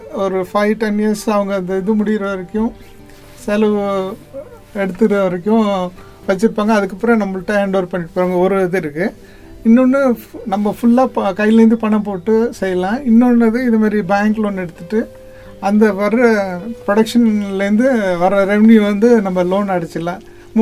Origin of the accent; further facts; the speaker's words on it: Sikkal, Tamil Nadu, India; நான் பிறந்தது நாகப்பட்டினம் பக்கத்தில் ஒரு சிக்கல்னு ஒரு இது ஸ்மால் வில்லேஜ் தான்.